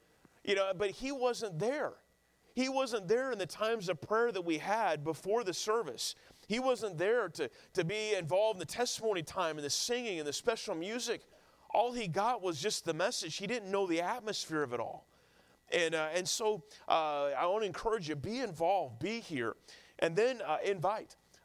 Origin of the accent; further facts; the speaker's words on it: Sacramento, California, United States; also born or lived in Kansas; I grew up in Sacramento, California. I was born in Kansas. I'm kind of a Midwesterner at heart, but grew up there in California.